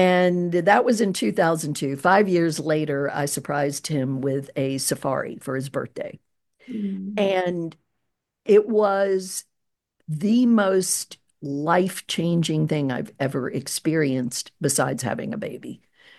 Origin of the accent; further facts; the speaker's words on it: the South, United States; Being a white person growing up in the South